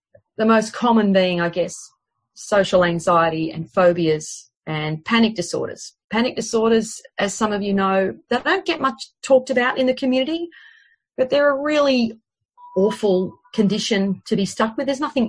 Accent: Australia; the bread and butter work of working with fear as an Australian when you're offering counselling

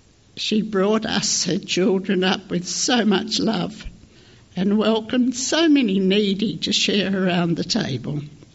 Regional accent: Perth, Western Australia, Australia; born there; So I was born in Perth 9 years after my big sister Ruth.

